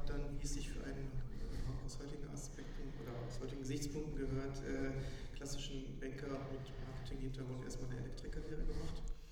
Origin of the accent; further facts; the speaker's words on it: Duisburg, North Rhine-Westphalia, Germany; Ich bin gebürtiger Duisburger, die Stahlhütte, die lag nah.